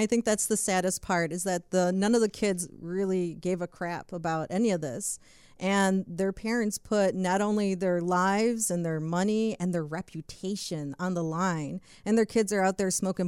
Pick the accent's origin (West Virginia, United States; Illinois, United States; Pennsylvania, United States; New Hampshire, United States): Illinois, United States; Neither do I, and I'm from Illinois.